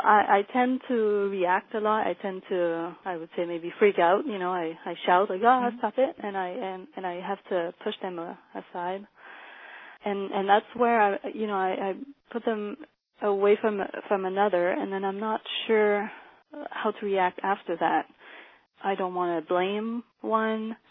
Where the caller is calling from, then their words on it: Germany; I'm calling from Germany.